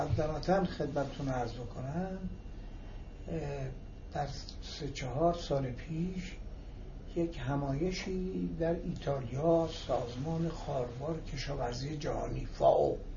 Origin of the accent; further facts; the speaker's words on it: Tehran, Tehran Province, Iran; also born or lived in Malayer; دوران تولد من بله در ملایه متولد شدم و بعد از دو سال پدرم